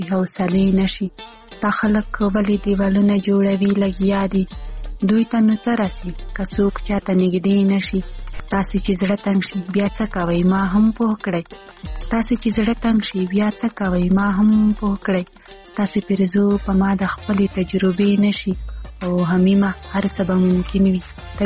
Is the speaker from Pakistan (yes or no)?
yes; Khyber Pakhtunkhwa, Pakistan; له وزیرستان نه.